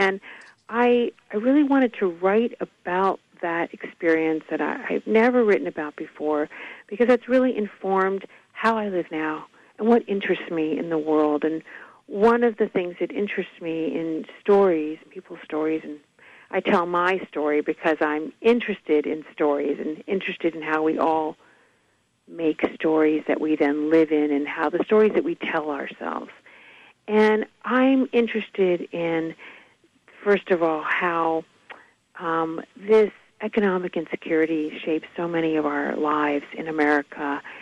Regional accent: Mobile, Alabama, United States; born there; I was born in Mobile, and so our family has deep roots there.

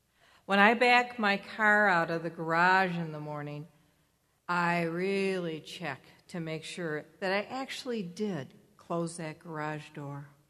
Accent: Detroit, Michigan, United States; I want you all to know that I was born and raised here in Detroit. And being a Detroiter means that you're strong

